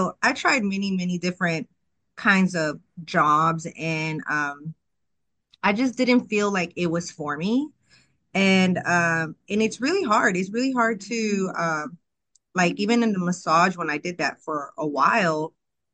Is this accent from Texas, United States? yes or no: yes; Houston, Texas, United States; I am from Houston, Texas. Well, really born in Pasadena, Texas, but been living in Houston all my life. My family is from Mexico, and yeah